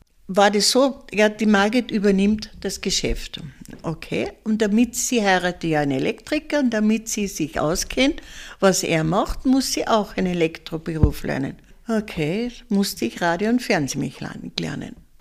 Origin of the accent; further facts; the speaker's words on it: Salzburg, Austria; Und ich habe das Glück, hier zu sein, schon für über 50 Jahre. Ich komme eigentlich aus Salzburg, aus der Stadt.